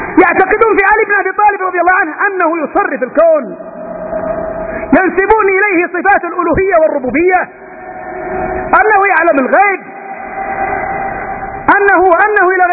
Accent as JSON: {"language": "Arabic", "country": "Yemen", "said": "الرافضة الاثني عشرية الجعفرية الذين عرفوا الآن بالحوثيين عندنا في اليمن"}